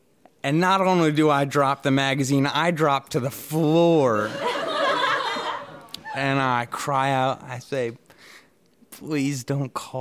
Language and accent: English; Stockbridge, Massachusetts, United States; I grew up in Norman Rockwell's town. So that cutesy Main Street that we all think of as like the cutest Main Street in the country is my Main Street.